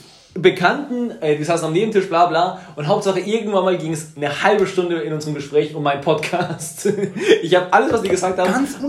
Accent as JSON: {"language": "German", "country": "Ecuador", "said": "Ich war in Ecuador, ich komme aus Ecuador."}